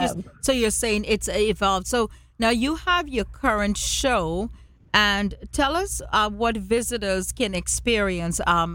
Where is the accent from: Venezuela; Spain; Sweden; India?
India; Because I know, like, I'm Indian and you're Indian